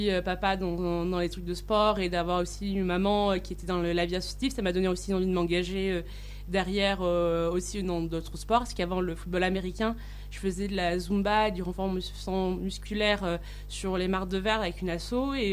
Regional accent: Bassignac, Auvergne-Rhône-Alpes, France; Alors, moi … j'ai 29 ans, je suis originaire de Bassignac, à Vendre. Et en fait, maintenant, je vis sur le Puy-de-Dôme pour le travail et mon copain est de là-bas.

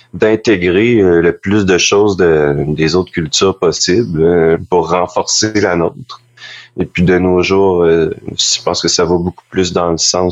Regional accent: Quebec, Canada; on dit on n'est pas français, on n'est pas canadien, on n'est pas américain, on est québécois.

